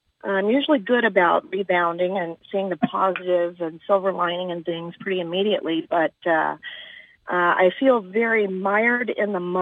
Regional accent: Louisiana, United States; And I'm from Louisiana. I can say it's even more beautiful than Louisiana

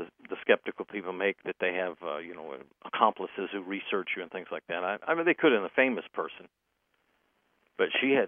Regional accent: the South, United States; I'm from the South. I was raised a Southern Baptist.

